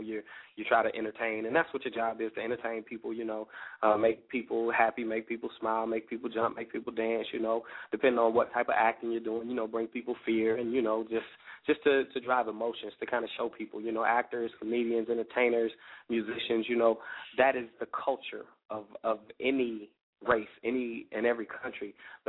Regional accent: Chicago, Illinois, United States; A Chicago native at that, you know, my hometown brother, you know, a brother out of Chi-Town

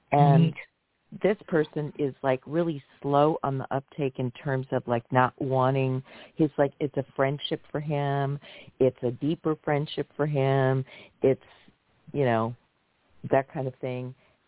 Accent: New York, United States; I'm originally from New York.

